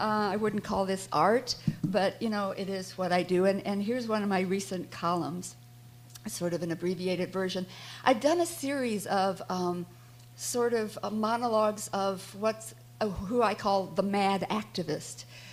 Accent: Midwest, United States; I come from the Midwest.

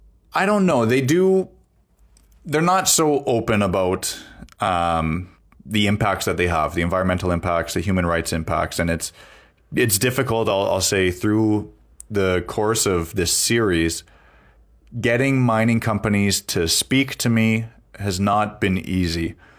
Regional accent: Canada; I'm from Canada. This happens in Canada.

